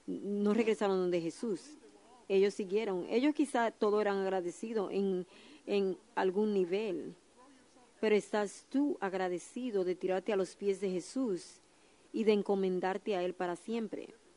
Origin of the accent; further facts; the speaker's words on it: New York, United States; born there; now in Georgia, United States; Yo nací en Nueva York y ahora estoy en Georgia, en Gwinnett